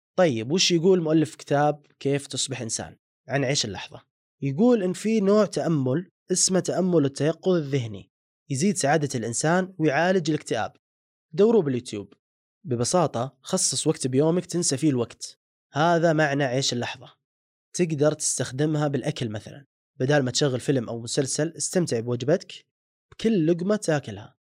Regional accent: Saudi Arabia; في جملة منتشرة عندنا بالسعودية تقول لك عامل كما تعامل

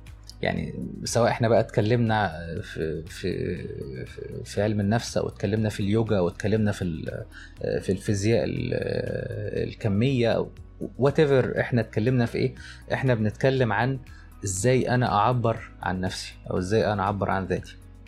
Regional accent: Egypt; زي ما بيقولوا عندنا في مصر

